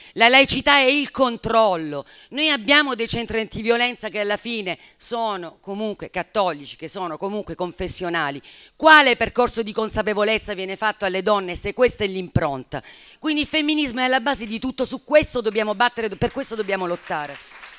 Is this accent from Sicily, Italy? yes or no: no; Calabria, Italy; visto che veniamo dalla Calabria